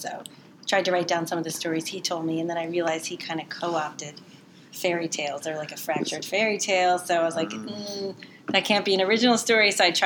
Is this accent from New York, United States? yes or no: no; Long Branch, New Jersey, United States; I grew up around here in Long Branch.